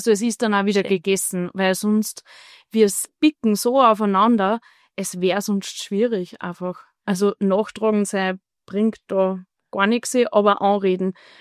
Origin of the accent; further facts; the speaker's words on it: Leonding, Upper Austria, Austria; Genau, es gehört so zwei Bereiche von Leonding. Also wir sind halt am Hatterplateau aufgewachsen.